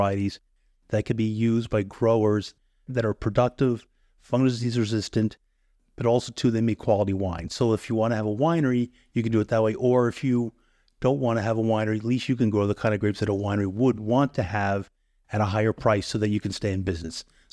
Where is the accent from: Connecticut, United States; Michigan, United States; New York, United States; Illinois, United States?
New York, United States; Middle Hope; I mean, I grew up in Middle Hope, New York, next to my grandparents